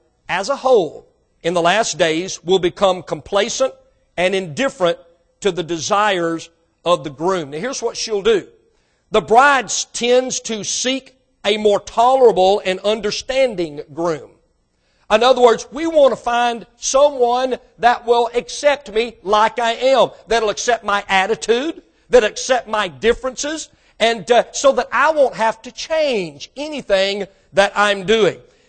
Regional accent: Mississippi, United States; Now listen, I was raised in Mississippi and I know what a cotton field looks like.

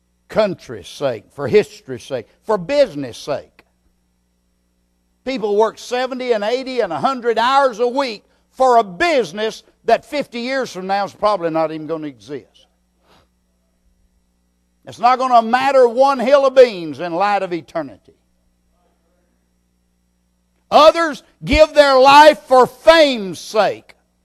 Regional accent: Texas, United States; ever lived out of Texas is when I was pastor in Louisiana and I was in the Navy in Florida. And as a Texan

